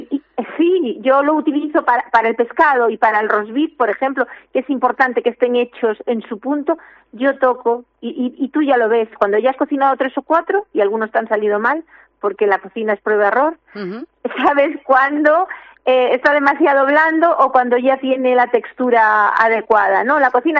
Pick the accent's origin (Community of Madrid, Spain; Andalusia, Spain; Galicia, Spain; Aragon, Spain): Galicia, Spain; como buenas gallegas que somos